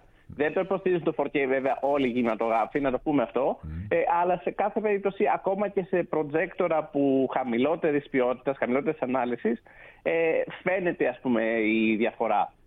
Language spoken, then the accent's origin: Greek; Lamia, Central Greece, Greece; Εγώ μεγάλωσα στη Λαμία